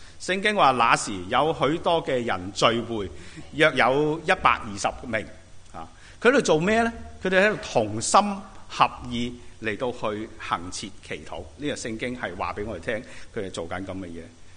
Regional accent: China

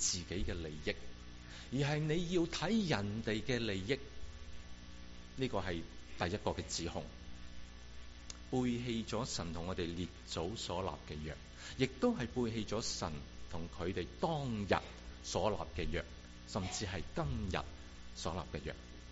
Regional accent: China; 以我哋中国人嘅话嚟到讲，就系见利忘义

